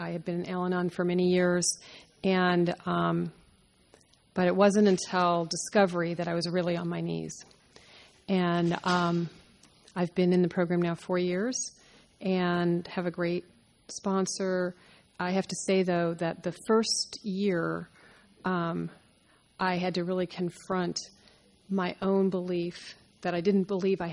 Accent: Chico, California, United States; from Chico.

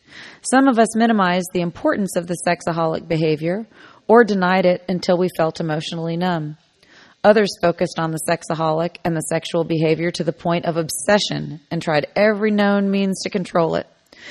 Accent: California, United States; I'm from California.

